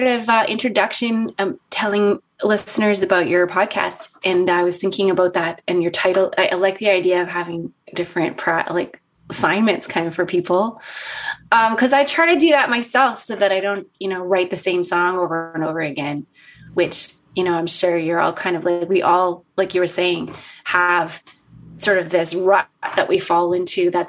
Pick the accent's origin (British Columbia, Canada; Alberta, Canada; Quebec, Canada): Alberta, Canada; Edmonton; growing up in Edmonton, in a blue collar, mostly like Ukrainian neighborhood